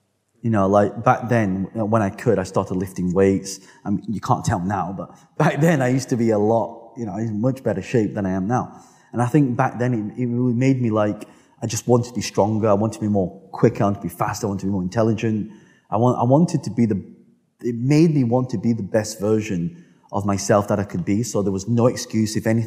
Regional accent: England, United Kingdom; born there; No, I was born in England. I was born in England, but my parents, they came from Hong Kong. So though they call me a BBC, a British-born Chinese.

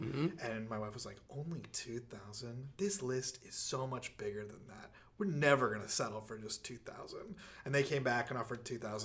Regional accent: Texas, United States; I'm a Texan and it doesn't matter, you know, what happens anywhere else.

